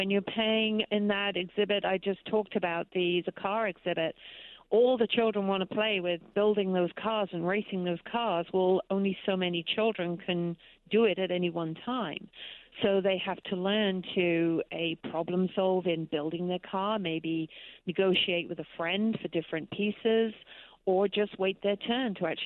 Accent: East of England, United Kingdom; I am from Norfolk in England.

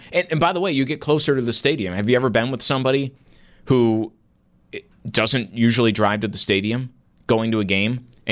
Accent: Niagara Falls, New York, United States; I'm from Niagara Falls

